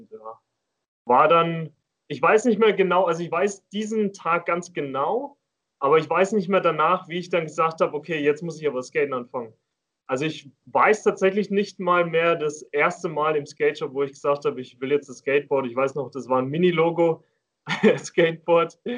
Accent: Schweinfurt, Bavaria, Germany; also born or lived in Bamberg; now in Würzburg, Germany; ursprünglich komme ich aus Schweinfurt, habe dann 6-7 Jahre lang in Bamberg gelebt wegen Arbeit und wohne jetzt leider nicht mehr in Bamberg, aber glücklicherweise auch in Würzburg

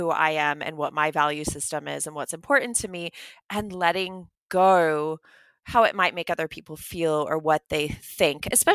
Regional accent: United States; So for the listeners, we're both American, but I've never ever seen you in America.

